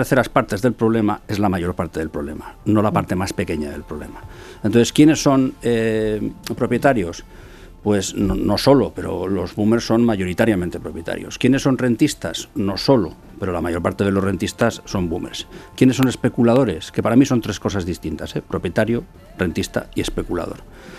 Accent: Basque Country, Spain; Yo soy vasco, he trabajado en el gobierno vasco, ahora trabajo en una empresa pública propiedad del gobierno de Navarra y trabajé unos años en la ciudad de Barcelona.

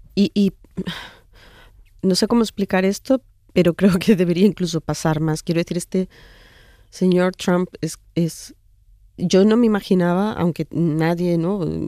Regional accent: Seville, Andalusia, Spain; moved away as an adult; Sevilla, mi ciudad, yo realmente ya no la sé caminar. O sea, porque claro, yo soy de Sevilla, nací en Sevilla, estuve allí 20 años, pero cada vez que venía a España, venía a Málaga, donde vive mi madre.

